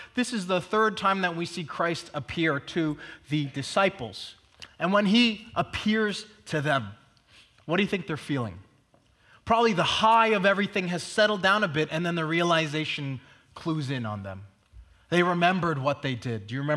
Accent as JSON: {"language": "English", "country": "Hong Kong", "tie": "born or raised there", "said": "Growing up in Hong Kong, we had something called dim sum"}